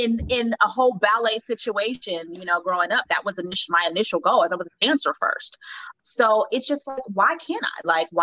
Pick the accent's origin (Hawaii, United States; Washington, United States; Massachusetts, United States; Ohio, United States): Ohio, United States; I went to the School for Creative Performing Arts out of Ohio, where? Cincinnati